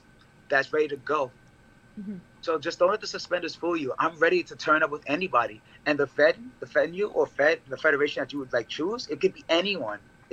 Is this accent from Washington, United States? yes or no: no; Bronx, New York, United States; Well, I grew up in the Bronx, so I'm not too familiar.